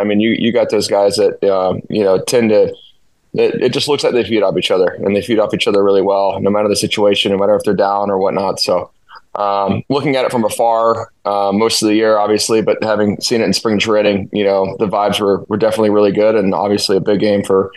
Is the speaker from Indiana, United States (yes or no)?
yes; Indiana, United States; Growing up in Indiana, I was so used to the cold already.